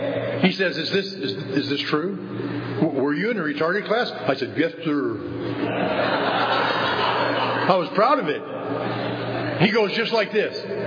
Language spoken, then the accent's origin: English; Illinois, United States; See, I'm from Illinois. Illinois has an old law.